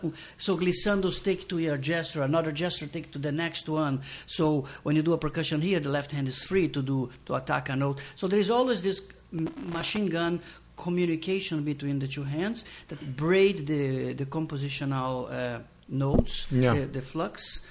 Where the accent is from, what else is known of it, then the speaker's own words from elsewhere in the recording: Rio de Janeiro, Brazil; I'm from Rio.